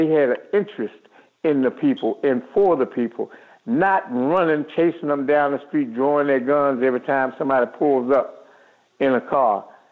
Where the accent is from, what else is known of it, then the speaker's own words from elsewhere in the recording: United States; As a young man, I grew up in Washington, and they had a beat police who walked the beats, and this was his area.